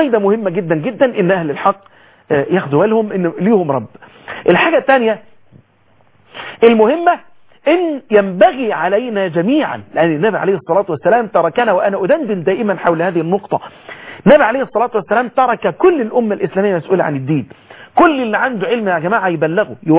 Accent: Egypt

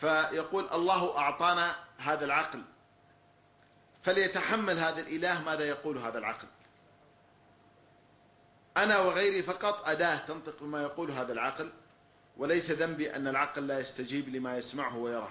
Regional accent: Saudi Arabia; أنا كمواطن سعودي صحراوي

